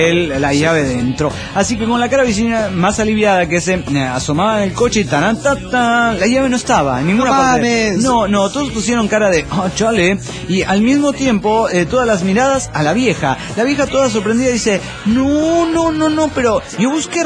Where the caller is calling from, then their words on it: Chetumal, Quintana Roo, Mexico; de Chetumal Quintana Roo.